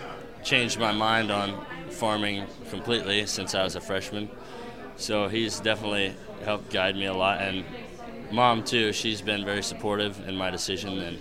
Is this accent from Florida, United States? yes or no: no; Versailles, Ohio, United States; I'm from Versailles, Ohio. I come from the Versailles FFA chapter.